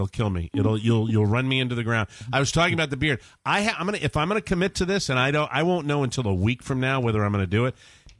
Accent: Maine, United States; I'm from Maine.

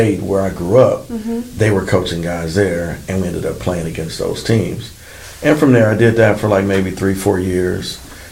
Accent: Richmond, California, United States; now in Sacramento, United States; I grew up in Richmond down the road. Been here in Sacramento since 02.

